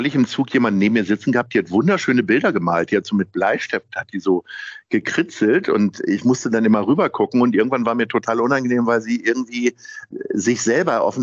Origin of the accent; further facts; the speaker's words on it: Hanover, Lower Saxony, Germany; ich komme ja nun ursprünglich aus Hannover und habe auch mit einigen Dialekten echt Schwierigkeiten.